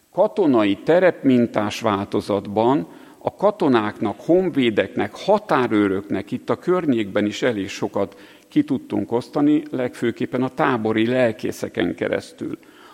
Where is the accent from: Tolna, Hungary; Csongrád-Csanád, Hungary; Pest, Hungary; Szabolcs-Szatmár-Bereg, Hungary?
Pest, Hungary; Monor; Monorról vagyok én is, és monori ez a tanár is.